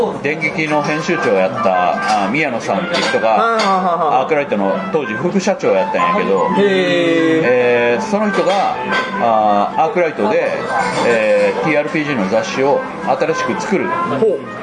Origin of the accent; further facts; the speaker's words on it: Kochi, Japan; でも僕は高知の人間じゃないですか